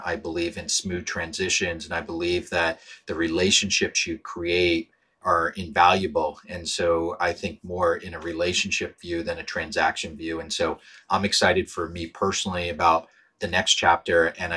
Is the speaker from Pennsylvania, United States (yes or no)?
yes; Pittsburgh, Pennsylvania, United States; So one, I grew up in Pittsburgh and came of age from Calvin and Hobbes.